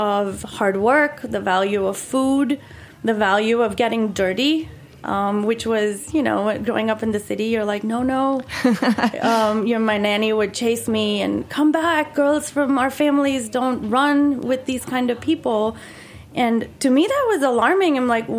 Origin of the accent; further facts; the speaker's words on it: Mumbai, Maharashtra, India; I grew up in Bombay, which is, a big city. Lots of people, 21 million people, no farmland in sight.